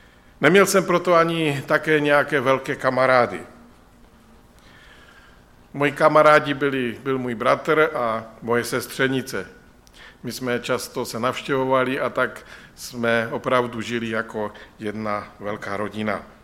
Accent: Michálkovice, Moravian-Silesian Region, Czechia; Jako dítě jsme bydleli v Michálkovicích v rodinném domku a měli jsme výhodu, že hned za zahradou byl les.

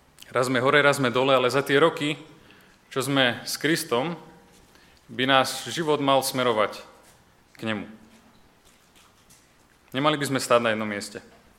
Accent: Žilina Region, Slovakia; pochádzam z Liptova, zo samého srdca Slovenska. A som už asi štvrtá generácia adventistov v našej rodine, takže takzvaný rodený adventista.

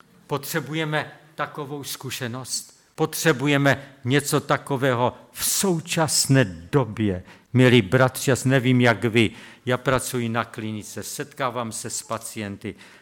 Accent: Silesia, Czechia; víte, my jsme tam ze Slezska jutřenka.

